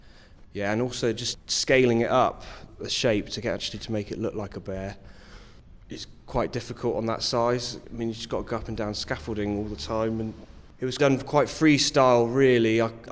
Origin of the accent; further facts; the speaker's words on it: Bristol, South West England, United Kingdom; I'm from Bristol, I've seen the Bear Pit change over the last few years